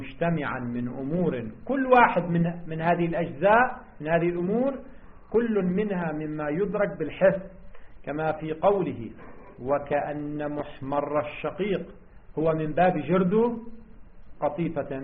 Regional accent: Lebanon; هذا ما يعرف عندنا في لبنان بشقائق النعمان

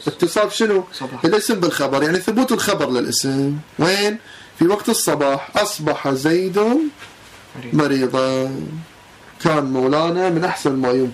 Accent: Kuwait; مو عندنا بالكويت عندنا الضحى العود هو من الساعة 11

